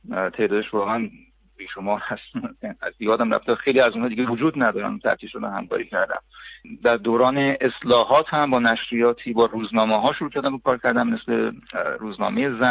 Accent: Tehran, Tehran Province, Iran; born there; من متولد تهران هستم، سال 1352، فارغ التحصیل رشته معماری از دانشگاه تهران هنرهای زیبا.

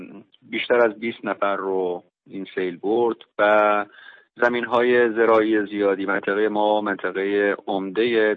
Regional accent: Khorasan, Iran; من خب خراسانیم و از کردهای مهاجر به خراسان که خب احتمالاً شنونده های شما میدونن که حدود 450 سال پیش در واقع مهاجرتشون به خراسان شروع شد

